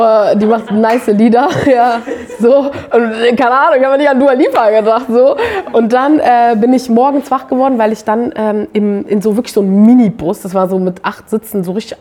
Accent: Lower Saxony, Germany; also born or lived in Hanover; now in Berlin, Germany; Ich bin in Pferden groß geworden, das ist in Niedersachsen, gar nicht so weit von deiner Gegend, Nähe Hamburg. Genau, und ich bin da zur Schule gegangen und dann bin ich nach Hannover zum Studieren und dann bin ich nach Berlin gekommen

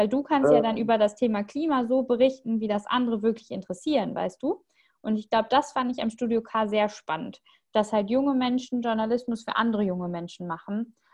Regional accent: Recklinghausen, North Rhine-Westphalia, Germany; also born or lived in Marl; Nee, ich komme auch aus dem Ruhrgebiet. Ich wohne in Recklinghausen und hier bin ich auch aufgewachsen. Geboren wurde ich in Mahl und ich bezeichne mich auch gerne als Kind des Ruhrgebiets.

